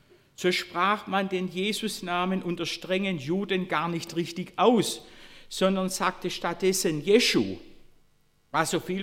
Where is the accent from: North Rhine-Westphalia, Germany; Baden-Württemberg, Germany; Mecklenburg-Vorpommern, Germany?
Baden-Württemberg, Germany; Korntal; meiner Heimatgemeinde Korntal